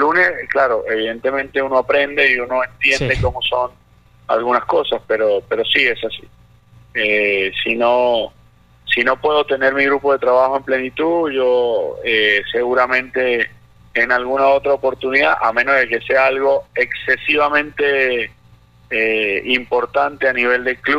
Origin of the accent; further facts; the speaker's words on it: Venezuela; también es triste saber que por ser venezolano se te cierran puertas para poder laborar en un fútbol como el chileno, y no solo me ha pasado a mí